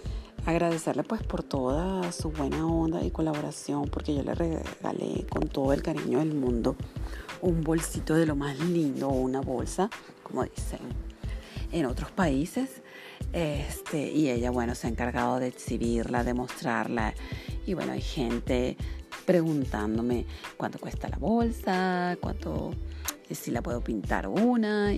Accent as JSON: {"language": "Spanish", "country": "Venezuela", "lives_now": "Turkey", "said": "que soy de Venezuela."}